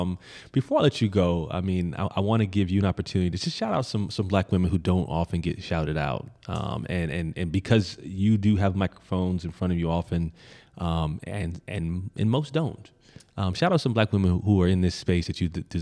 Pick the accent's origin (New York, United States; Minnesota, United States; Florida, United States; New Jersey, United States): New Jersey, United States; I mean, I'm from Jersey in the 90s.